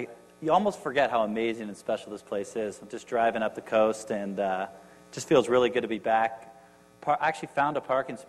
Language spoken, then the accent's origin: English; Calabasas, California, United States; I grew up in Calabasas, where I went to high school, and did end up coming here at UCSB after that for education.